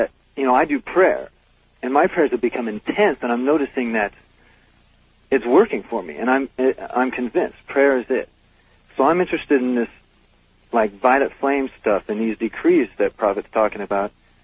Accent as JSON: {"language": "English", "region": "California", "country": "United States", "said": "I'm from Southern California. Right now I'm in Santa Monica."}